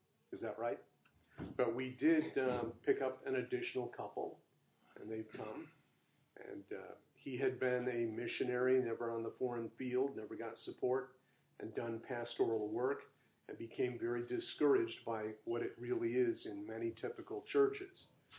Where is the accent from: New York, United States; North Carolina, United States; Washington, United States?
New York, United States; now in Yuba City, United States; I grew up in New York State, not the city, it's different, and we are upstate hillbillies. They claim we sound like Gomer Pyle to them.